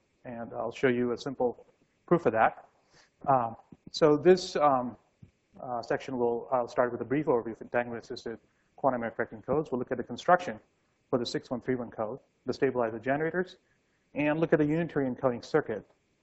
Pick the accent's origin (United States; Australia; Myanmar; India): India; Jammu and Kashmir; I'm from Kashmir, which is in northern India, the Indian side, of course.